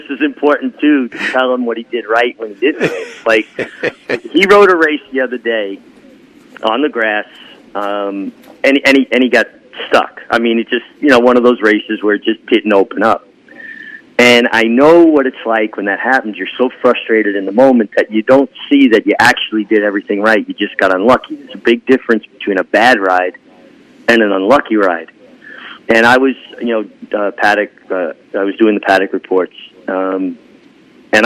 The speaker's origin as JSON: {"language": "English", "town": "Brooklyn", "region": "New York", "country": "United States", "said": "I'm not one of those guys. I'm a guy from Brooklyn."}